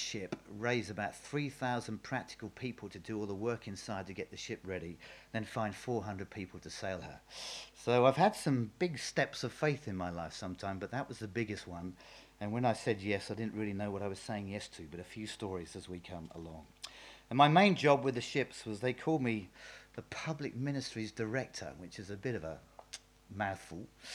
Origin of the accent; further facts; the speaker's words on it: East of England, United Kingdom; accent: rural Suffolk; Most people think I sound Australian or South African. Is that right? Sorry about that. I'm from Suffolk. We have a bit of a rural accent. I think that's where it comes from.